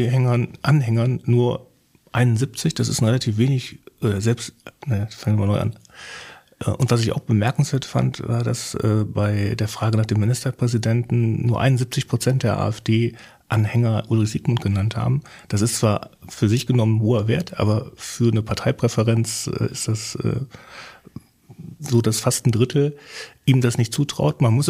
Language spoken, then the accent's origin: German; West Germany, Germany; ich komme ja eigentlich aus dem Westen, bin aber 1991 nach Sachsen-Anhalt gekommen.